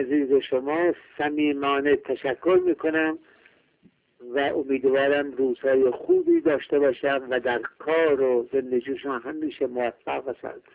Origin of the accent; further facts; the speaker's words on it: Iran; چون خود من ایرانی هستم معلوم از لهجه‌ام